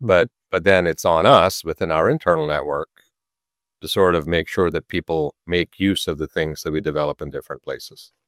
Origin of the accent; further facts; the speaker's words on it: Canada; So I grew up in Canada, so I go to Canada often